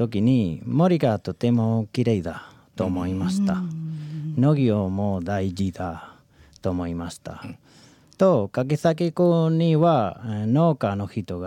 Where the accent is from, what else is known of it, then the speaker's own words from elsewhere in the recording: Spain; now in Niigata, Japan; 私はスペイン人の人です。新潟に住んでいます。